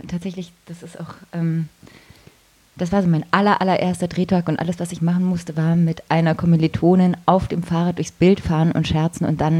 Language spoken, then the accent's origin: German; Bavaria, Germany; ich bin ja gebürtige Bayerin.